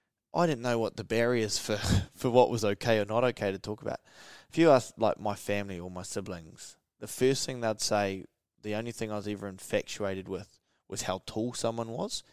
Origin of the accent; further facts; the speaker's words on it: Gisborne, New Zealand; A really kind of funny and like reference point that I look back to is growing up in Gizzy, the way I was kind of brought up, my uncle was like my hero, right?